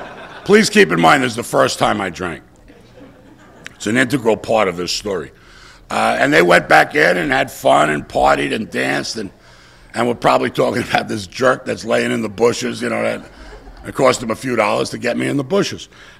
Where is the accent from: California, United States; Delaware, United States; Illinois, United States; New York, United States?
New York, United States; But I really, when I was, growing up in New York, I wasn't really looking to find a role model